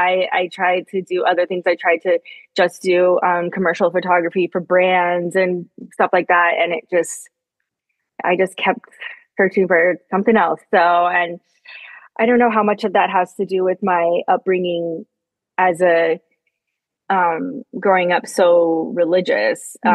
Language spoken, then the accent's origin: English; Dallas, Texas, United States; I grew up in Texas, in Dallas, which has a great art scene